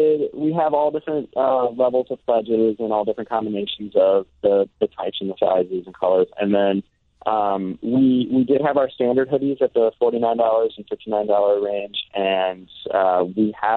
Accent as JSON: {"language": "English", "town": "Chicago", "region": "Illinois", "country": "United States", "tie": "born or raised there", "lives_now": "Los Angeles, United States", "said": "I am. I grew up in Chicago. Yeah, I lived in, I actually moved out to Los Angeles 8 years ago, but I lived in Old Town in Ridgeville."}